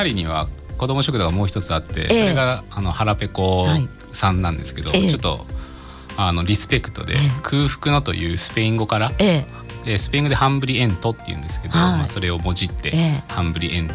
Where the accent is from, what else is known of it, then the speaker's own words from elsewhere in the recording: Higashihiroshima, Hiroshima, Japan; 東広島から来た私にはありまして